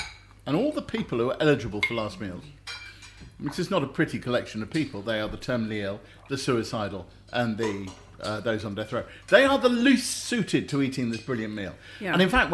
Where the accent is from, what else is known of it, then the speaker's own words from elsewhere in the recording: Harrow, London, United Kingdom; So I grew up in Harrow and I learned to play piano.